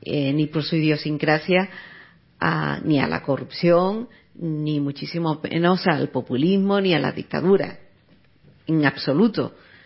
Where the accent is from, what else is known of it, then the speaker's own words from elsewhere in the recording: Spain; Pues yo vengo de España y vengo a preguntar, y yo sacaba mi pasaporte español